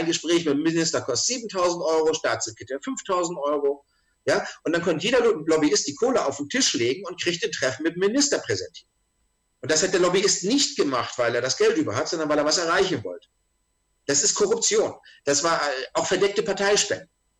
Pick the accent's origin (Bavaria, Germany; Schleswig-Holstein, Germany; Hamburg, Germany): Schleswig-Holstein, Germany; Ich komme aus Schleswig-Holstein.